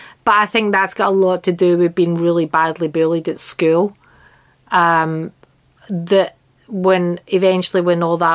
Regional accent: Glasgow, Scotland, United Kingdom; so much of that is from my growing up in Glasgow.

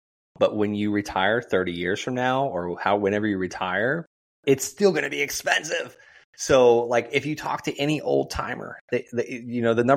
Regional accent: Florida, United States; Because I didn't understand, I'm from Florida.

